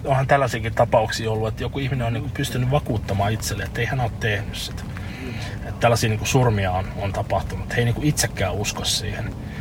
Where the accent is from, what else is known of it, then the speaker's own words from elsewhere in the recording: Turku, Southwest Finland, Finland; mä oon Turusta kotoa